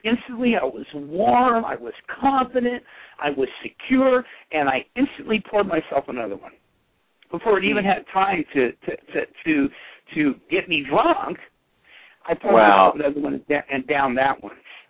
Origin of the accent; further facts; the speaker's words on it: Petaluma, California, United States; I'm 57 years old, and I was raised in Petaluma, California